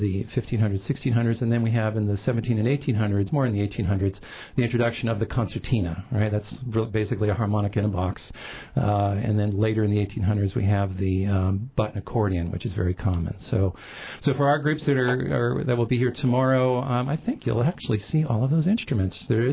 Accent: New Hampshire, United States; now in Juneau, United States; I'm actually from New Hampshire originally, and in New England, contra dance is very common

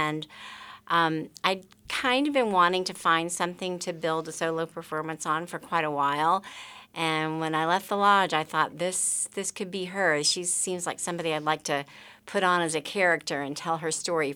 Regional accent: Florida, United States; I was raised in Florida.

